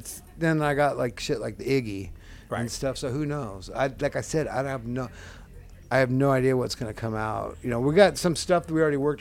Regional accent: Seattle, Washington, United States; You know, I'm from Seattle, so it's like.

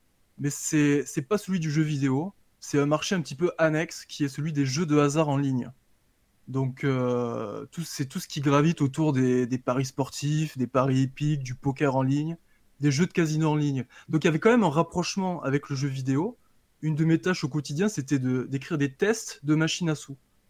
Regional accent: Alès, Occitanie, France; born there; also born or lived in Mauritius; je suis né à Alès dans le Gard, qui est une petite ville minière. J'ai eu la chance de vivre quelques temps à l'île Maurice puisque ma mère est mauricienne et mon père est ch'ti. Et je suis très fier de mon mélange

